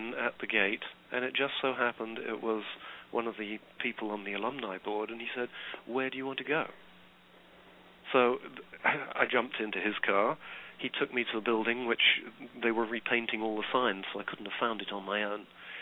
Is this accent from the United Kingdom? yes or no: yes; United Kingdom; being a Brit, a British person in the United States